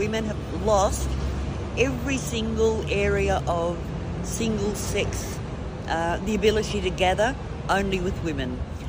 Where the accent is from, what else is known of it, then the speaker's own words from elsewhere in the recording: Ballarat, Victoria, Australia; And I'm from Ballarat in Victoria.